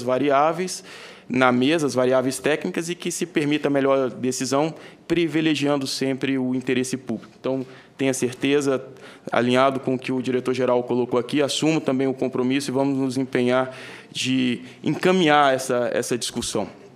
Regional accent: Brazil; como um bom brasileiro, torcedor da seleção

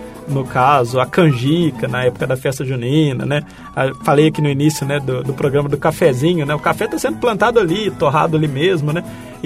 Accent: São João del Rei, Minas Gerais, Brazil; Eu sou de São João del Rei, né?

